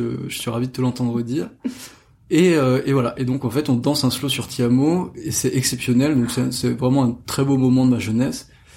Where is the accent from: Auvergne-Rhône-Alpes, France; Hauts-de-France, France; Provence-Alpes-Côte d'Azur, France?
Auvergne-Rhône-Alpes, France; Saint-Étienne; J'étais en troisième au collège, dans la région de Saint-Étienne, de là d'où je viens.